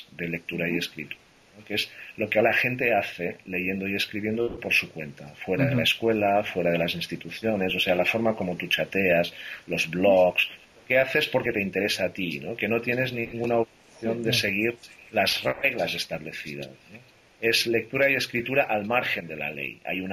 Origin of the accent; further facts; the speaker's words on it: Catalonia, Spain; accent: Catalan; Yo quiero seguir siendo español o catalán, uh-huh, incluso cuando escribo en inglés. Yo, uh-huh, quiero seguir teniendo algo de acento catalán cuando hablo en español o en castellano.